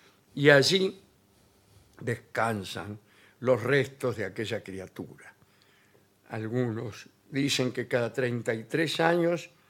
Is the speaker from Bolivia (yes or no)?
no; Argentina; Así somos los argentinos.